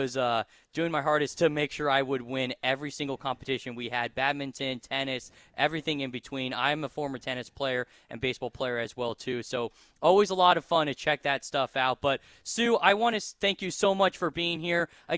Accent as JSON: {"language": "English", "region": "Colorado", "country": "United States", "tie": "born or raised there", "said": "It's something that, growing up in Colorado, never had a chance to really be a part of."}